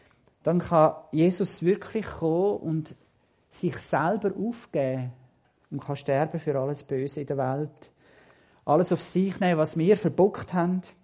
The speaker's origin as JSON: {"language": "German", "region": "Aargau", "country": "Switzerland", "said": "ich bin Aargauer, wie ihr gesehen."}